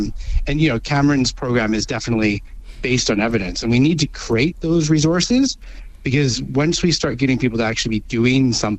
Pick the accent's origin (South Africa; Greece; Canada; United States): Canada; I'm obviously originally from Canada.